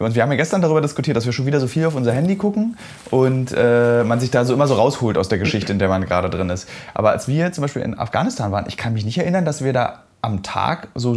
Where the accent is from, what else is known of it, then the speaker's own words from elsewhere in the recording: Berlin, Germany; ich habe in meinen 38 Jahren als Berliner, der nach Brandenburg fährt, noch nie irgendwo einen Kaffee bekommen.